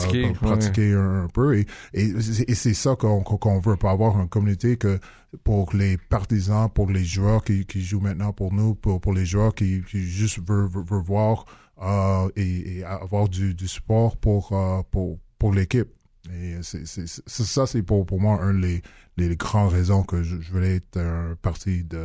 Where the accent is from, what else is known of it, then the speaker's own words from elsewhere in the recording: Montreal, Quebec, Canada; C'était pas quelque chose qu'on avait pour moi quand j'étais jeune ici en Montréal.